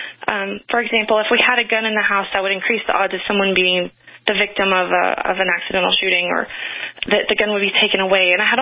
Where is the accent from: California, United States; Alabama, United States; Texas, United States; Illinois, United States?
Texas, United States; Dallas; I grew up in Dallas, a big city. I was in the middle of the city. And although it was Texas and guns were relatively common, they weren't in my home.